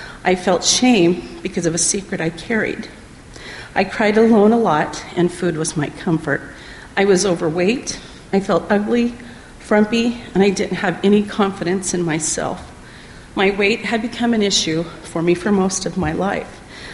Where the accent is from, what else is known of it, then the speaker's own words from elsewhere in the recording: Fort Smith, Arkansas, United States; born there; also born or lived in Seattle; I was born in Fort Smith, Arkansas. My dad was in the Navy and got stationed in Seattle.